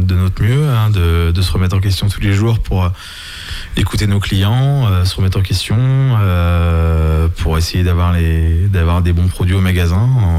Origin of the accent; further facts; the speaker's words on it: Saint-Julien-de-Concelles, Pays de la Loire, France; j'ai grandi à Saint-Julien-de-Concelles. Mes parents étaient installés en boulanger-pâtisserie.